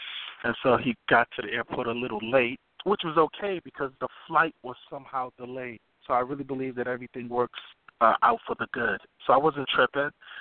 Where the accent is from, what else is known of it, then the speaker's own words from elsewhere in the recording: United States; they thought I was from Nigeria. And I'm like, nah, I'm from the USA.